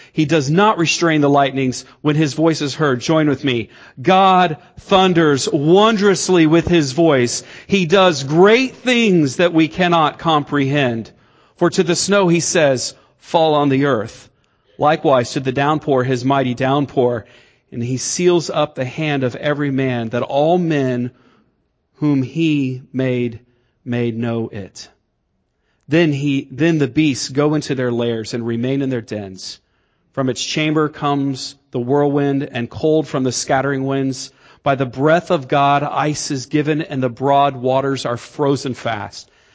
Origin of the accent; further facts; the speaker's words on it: Florida, United States; I grew up in Florida. I grew up around an incredible amount of lightning.